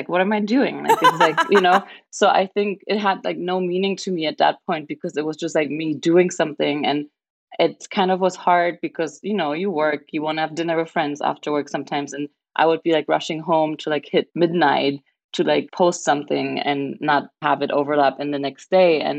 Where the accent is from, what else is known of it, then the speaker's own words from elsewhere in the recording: Germany; moved away as an adult; now in New York, United States; I mean, I'm from Germany originally and moved to New York for work.